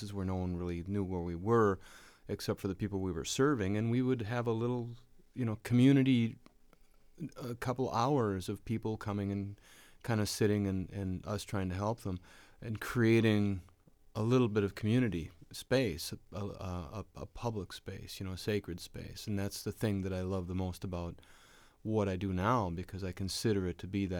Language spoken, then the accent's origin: English; Austin, Minnesota, United States; I grew up in Austin, Minnesota, which is a small town in southern Minnesota, and then moved to Minneapolis in the 80s.